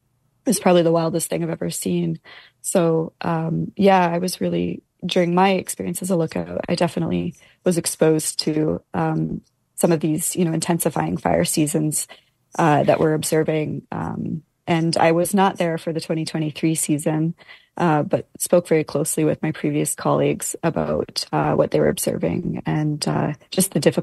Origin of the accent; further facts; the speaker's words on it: Alberta, Canada; Yeah, so I grew up in the Peace River country of northern Alberta, and I'd always known about wildfire towers, and living in a rural community in northern Alberta